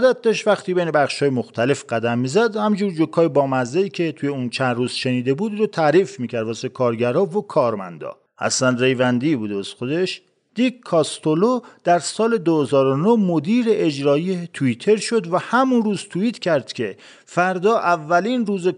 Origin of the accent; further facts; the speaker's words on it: Kerman, Iran; من بچه کرمانم